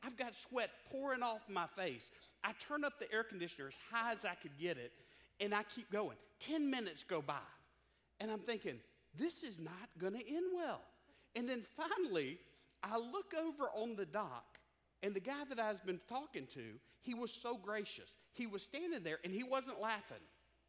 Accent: Mobile, Alabama, United States; I grew up in Mobile, Alabama. And in Mobile, I loved being in Mobile

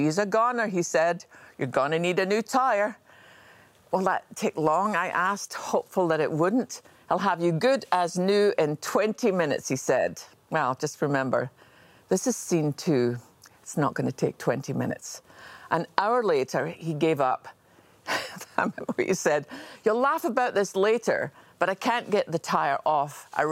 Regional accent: Scotland, United Kingdom; accent: Scottish; she was clearly intrigued by my Scottish accent as she introduced me as

